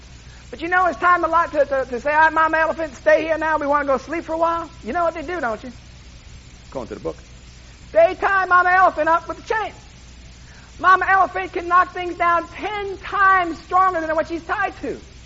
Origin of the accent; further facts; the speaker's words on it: Manhattan, New York, United States; I'm from Manhattan, as we all know.